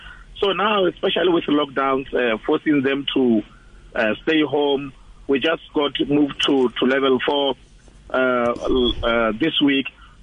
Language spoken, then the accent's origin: English; Limpopo, South Africa; I was born and bred in Limpopo province. I come from an area called Madeira, Asikororo. So that's where I did all my schoolings.